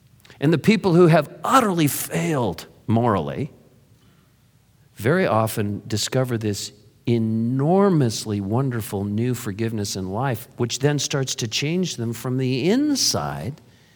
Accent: Santa Cruz, California, United States; I was raised in Santa Cruz, California, and where we surfed and body surfed.

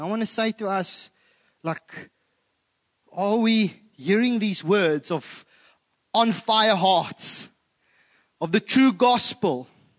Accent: South Africa; first language af; English is a second language; English, and I'm Afrikaans. And even though I speak English, My English doesn't always come across as English to her.

